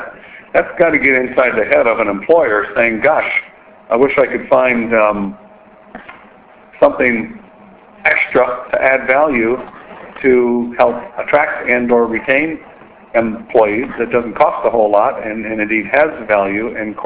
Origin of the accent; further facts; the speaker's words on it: United States; I'm an American. I'm an American taxpayer.